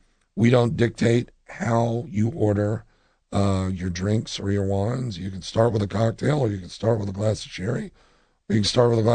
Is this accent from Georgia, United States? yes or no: yes; Savannah, Georgia, United States; He grew up in Jacksonville. I grew up in Savannah.